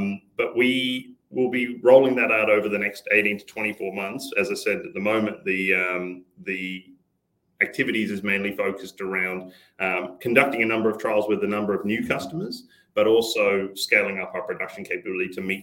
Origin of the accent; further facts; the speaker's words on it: Australia; China to Australia, being Australian